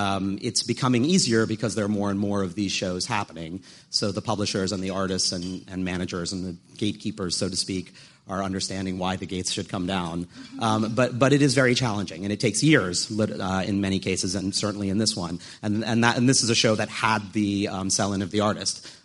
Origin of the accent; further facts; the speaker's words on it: New York City, New York, United States; And I grew up here in New York City and was going to see punk rock shows at CBGB's from the minute my mom let me out of the house